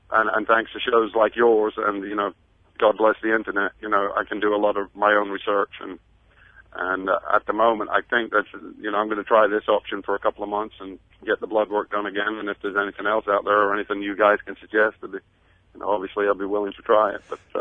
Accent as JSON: {"language": "English", "town": "Skegness", "region": "East Midlands", "country": "United Kingdom", "tie": "born or raised there", "moved": "yes", "said": "It's a little place on the East Coast called Skegness. It's a little holiday town. It was a fishing village, but turned into a holiday town."}